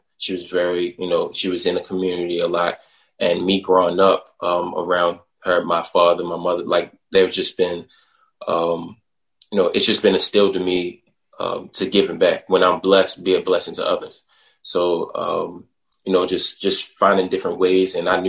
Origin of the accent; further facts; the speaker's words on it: Baltimore, Maryland, United States; inner cities, you know, in Baltimore, I'm from Baltimore.